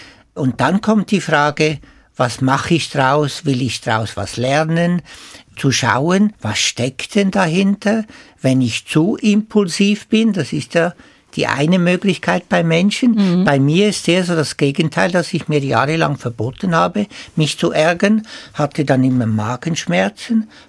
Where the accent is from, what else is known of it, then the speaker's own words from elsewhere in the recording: Switzerland; Und als Schweizer, wo die Züge so pünktlich sind, bin ich mir das nicht so gewohnt.